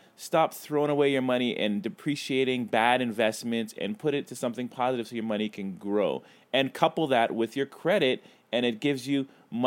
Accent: Brooklyn, New York, United States; Well, you know what? I am from Brooklyn.

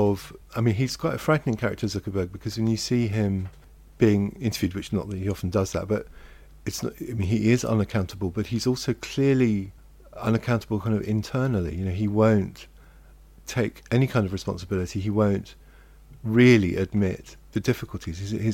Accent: Hong Kong; also born or lived in Germany; I was born in Germany, my dad was born in Africa, I grew up mainly in Hong Kong, my mum was Irish, we moved around really a lot when I was a kid.

